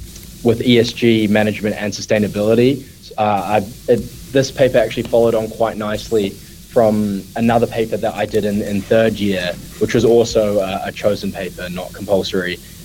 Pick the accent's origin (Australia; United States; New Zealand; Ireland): New Zealand; Auckland; So I grew up in Auckland, Takapuna. So that's North Shore.